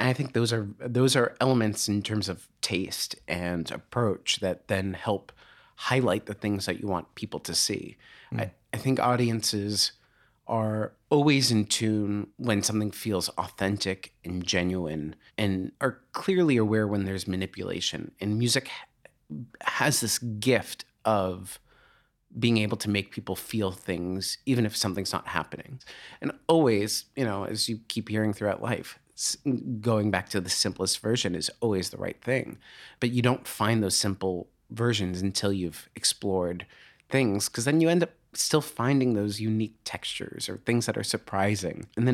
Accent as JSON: {"language": "English", "town": "Boston", "region": "Massachusetts", "country": "United States", "tie": "born or raised there", "said": "So I grew up just outside of Boston. And for whatever reason, I just wanted to dance."}